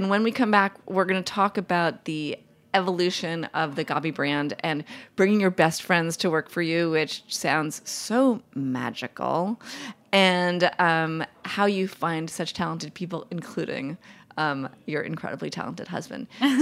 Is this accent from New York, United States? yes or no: yes; New York City, New York, United States; because I grew up in New York City